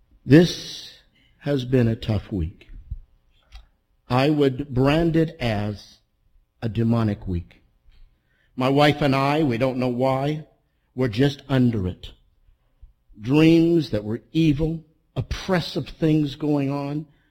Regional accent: Toronto, Ontario, Canada; Some of you know that I was raised in Toronto, Canada, and I was raised in apartment high-rises.

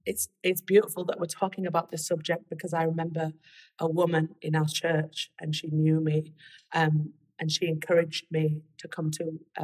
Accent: England, United Kingdom; now in United States; Yeah, I'm not from America. I'm actually English. And I grew up in a pretty big church in the north of England called Life Church

